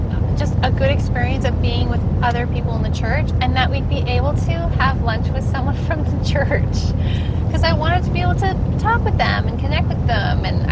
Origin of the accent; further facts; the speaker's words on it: Canada; we had to meet in the States, even though we're both from Canada.